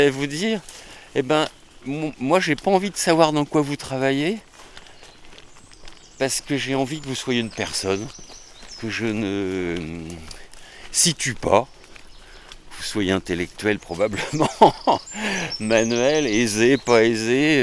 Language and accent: French; Troyes, Grand Est, France; Moi, je viens de Troyes.